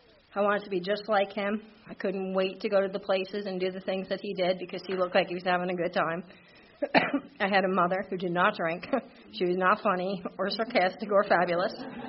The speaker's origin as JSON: {"language": "English", "region": "New Jersey", "country": "United States", "tie": "born or raised there", "said": "But I was born and raised in New Jersey. I'm Irish Catholic."}